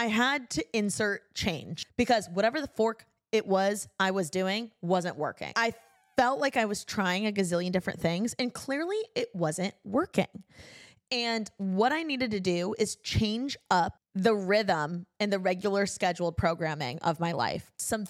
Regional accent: Indiana, United States; now in Los Angeles, United States; Even though like I grew up in Indiana and I have so many people that are rooting for me and are my family friends, like they don't get the LA version of me.

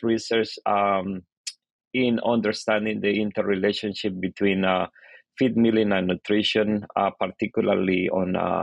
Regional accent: Honduras; English is a second language; moved away as an adult; now in United States; Well, I am from Honduras

